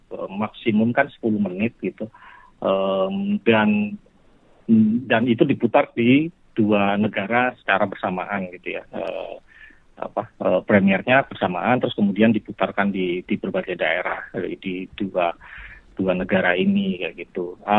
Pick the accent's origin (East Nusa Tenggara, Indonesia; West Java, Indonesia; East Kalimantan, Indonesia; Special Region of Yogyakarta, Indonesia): East Kalimantan, Indonesia; Samarinda; di luar Jawa dan Bali di Kalimantan, di Samarinda. Ya. Di kampung halaman saya tuh Bu.